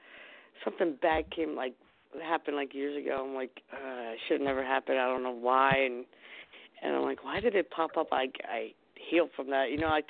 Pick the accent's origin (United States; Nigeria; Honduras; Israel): United States; New Jersey; New Jersey.